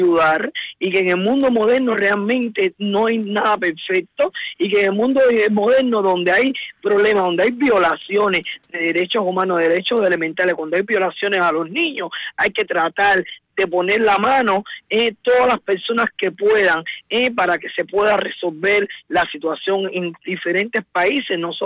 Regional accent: Cuba; estaré en mi tierra patria, Cuba

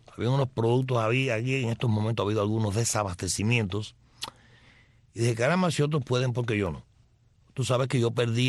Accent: Cuba; Invadir a Cuba de mercado, de supermercado, llenarla de comida, donde mi pueblo coma.

